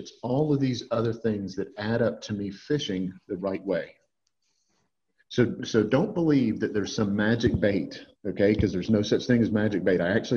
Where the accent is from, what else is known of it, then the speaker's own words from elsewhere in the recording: Georgia, United States; You know, I'm from Georgia, so everything's a damn story, right?